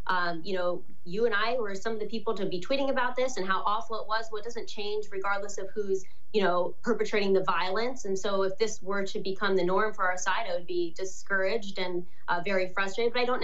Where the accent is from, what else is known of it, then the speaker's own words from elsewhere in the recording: Ohio, United States; They're out of touch with people here in my home state of Ohio.